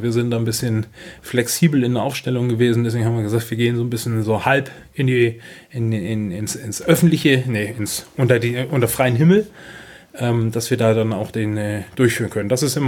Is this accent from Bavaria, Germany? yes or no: no; Kropp, Schleswig-Holstein, Germany; Ich bin in Kropp aufgewachsen und meine Eltern sind jedes Wochenende entweder nach Rendsburg oder nach Schleswig gefahren zum Einkaufen.